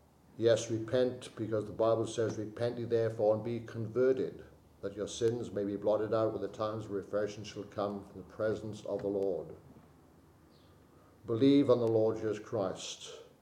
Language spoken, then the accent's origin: English; Wales, United Kingdom; my mother had passed away in my hometown in Wales